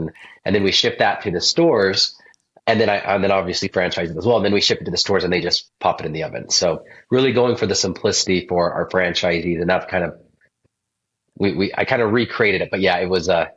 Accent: Utah, United States; I grew up in Utah.

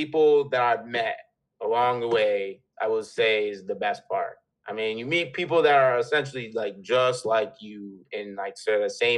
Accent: Bristol, Connecticut, United States; growing up in Bristol, you know, there was like a Little League World Series, or the regional comes down here.

